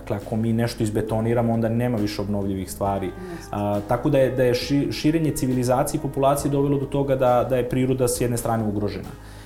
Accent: Kraljevo, Šumadija and Western Serbia, Serbia; ja sam rođen u Kraljevu, ali sam dobar deo svog detinjstva provao u jednom selu planinskom, 30 km od Kraljeva

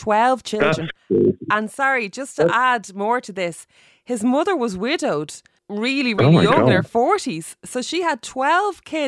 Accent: Dublin, Leinster, Ireland; I'm a Northsider from Dublin.

